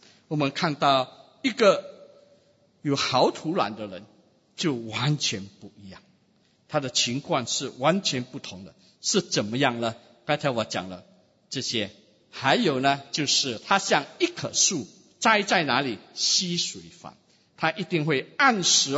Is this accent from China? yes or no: no; Singapore; 很多时候我们新加坡人会很喜欢一句话叫做赢赢 win win